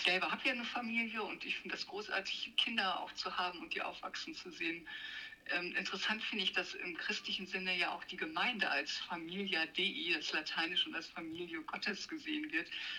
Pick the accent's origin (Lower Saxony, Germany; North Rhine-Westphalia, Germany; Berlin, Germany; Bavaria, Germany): Lower Saxony, Germany; Norderney; also born or lived in Leer; Ich bin ja auf Norderney aufgewachsen und auch eben dann hier in Leer, und liebe einfach die Weite und den weiten Horizont